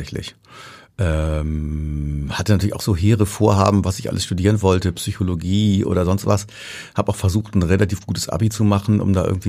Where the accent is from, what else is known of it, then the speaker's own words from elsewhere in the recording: Hamburg, Germany; ich war ja ein Prolet, ich kam ja aus, also meine Eltern lebten in Bahrenfeld und da mein Vater in Othmarschen der Organist war, bin ich auch in Othmarschen zur Schule gegangen